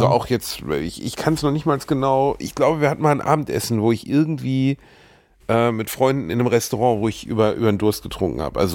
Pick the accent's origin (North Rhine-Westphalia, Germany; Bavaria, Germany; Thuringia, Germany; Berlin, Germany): Bavaria, Germany